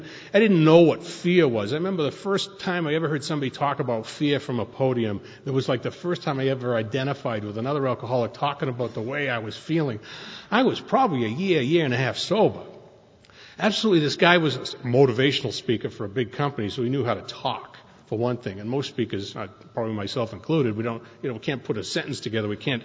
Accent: Boston, Massachusetts, United States; born or raised there; moved away as an adult; now in San Diego, United States

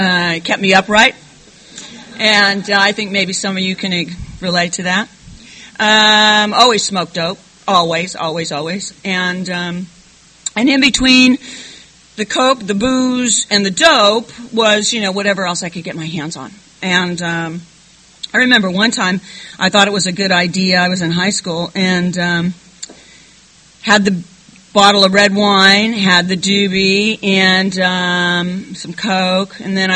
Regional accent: California, United States; He had been drinking all day long over at Jack London Square. I'm from the Bay Area originally.

